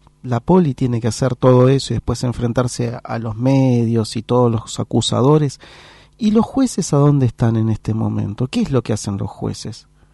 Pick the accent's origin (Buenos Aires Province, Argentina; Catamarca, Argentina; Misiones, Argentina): Buenos Aires Province, Argentina; Pilar; vuelvo de nuevo de donde soy, de Pilar. Y en Pilar, hoy vos ves a la gente que está propiciando política